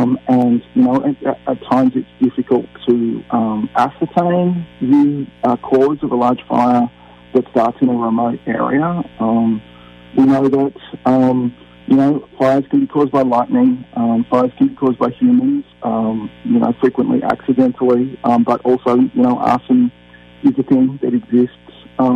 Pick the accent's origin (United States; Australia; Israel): Australia; And as an Australian, I know that in the wildfire crisis that happened in Australia in January